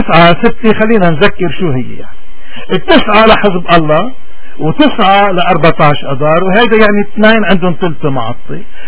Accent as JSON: {"language": "Arabic", "country": "Lebanon", "said": "هذا الإنسان اللي نحن كلبنانيين بحاجة لأمثاله تيكونوا سياسيين ومسؤولين وقياديين."}